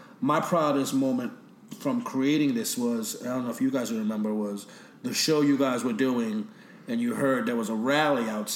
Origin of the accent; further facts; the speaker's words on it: New York, United States; Look, I'm born and raised in New York.